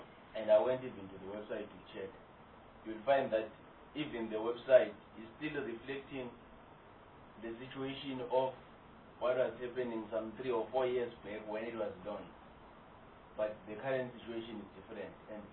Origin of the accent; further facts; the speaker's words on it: Mpumalanga, South Africa; I'm from Mpumalanga.